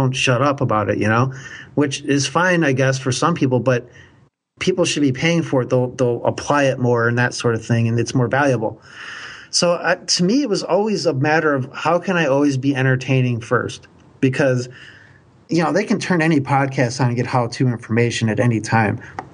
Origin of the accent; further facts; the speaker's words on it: Midwest, United States; accent: Midwest; I have to spell it because my Midwest accent sometimes doesn't sound very clear.